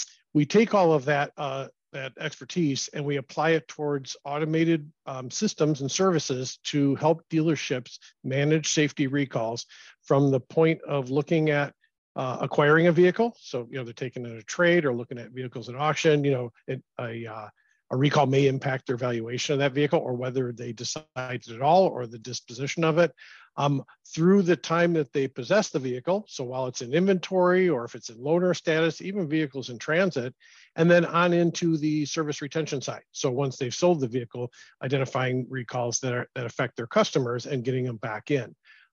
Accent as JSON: {"language": "English", "town": "Detroit", "region": "Michigan", "country": "United States", "tie": "born or raised there", "said": "So I'm from Detroit. I was born in Detroit, and I've lived in Southeast Michigan my entire life."}